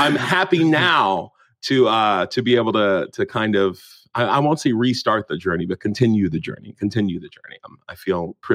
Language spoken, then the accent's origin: English; West Virginia, United States; And so especially growing up in West Virginia as a Black kid, and I was a big kid.